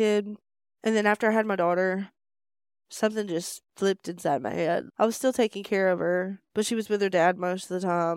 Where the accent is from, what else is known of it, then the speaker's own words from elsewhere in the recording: Smith Station, Alabama, United States; So I'm from Smith Station, Alabama, and I grew up in a neighborhood called Green Acres. It's behind Terry's Groceries in Alabama.